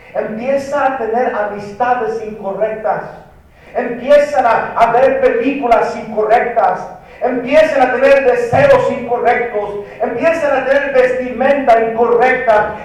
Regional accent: United States; accent: pocho; La iglesia de habla inglés en Estados Unidos, allá crecí. Por eso hablo chistoso, porque crecí en Estados Unidos. Y no se me quiere quitar el acento de pocho.

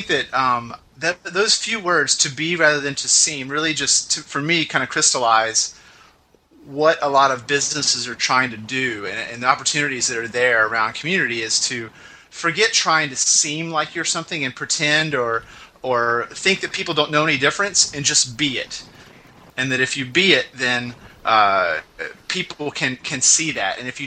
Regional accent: North Carolina, United States; You know, I'm from North Carolina.

